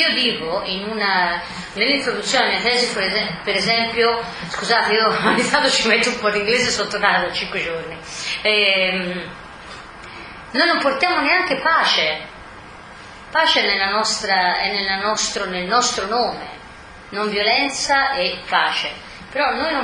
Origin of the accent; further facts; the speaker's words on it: Sri Lanka; E io vengo dallo Sri Lanka